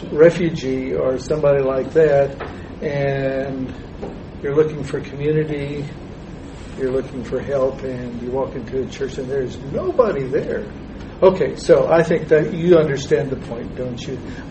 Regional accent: Texas, United States; I was just thinking about when I was a boy growing up in Texas, I didn't know people who were other than me.

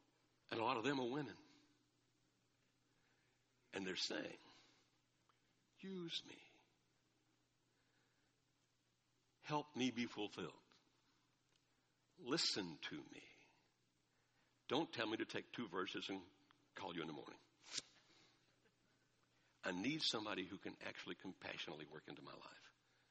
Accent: Alabama, United States; born there; I love Alabama, I was born in Alabama

